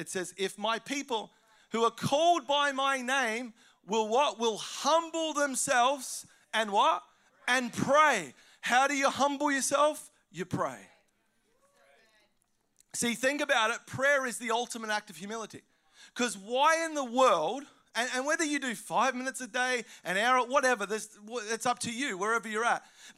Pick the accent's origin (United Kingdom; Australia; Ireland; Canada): Australia; but as an Aussie, he sort of rubbed me up the wrong way